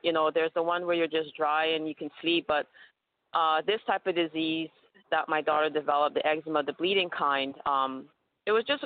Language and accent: English; Trinidad & Tobago; I'm from Trinidad and Tobago, and her legs were amputated.